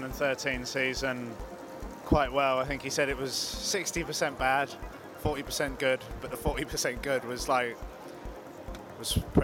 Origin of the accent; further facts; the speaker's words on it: United Kingdom; They're not going to take me there just because the race starts in England and I'm a Brit on the team.